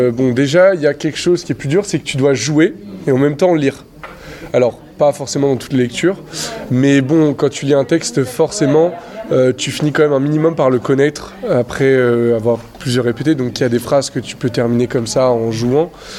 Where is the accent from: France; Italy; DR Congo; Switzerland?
France; Dole, Bourgogne-Franche-Comté; born there; Je suis né à Dole, dans le Jura.